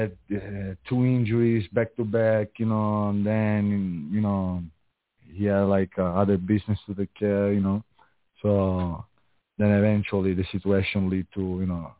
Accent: Catania, Sicily, Italy; English is a second language; moved away as an adult; now in New York, United States; I'm from Catania, Sicily, Italy. And I moved in New York about like 5 years ago.

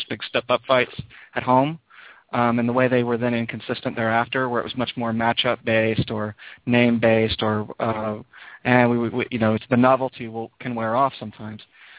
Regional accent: Midwest, United States; I'm from the Midwest, and we like, you know, we've got all this sort of a regional patriotism going for us.

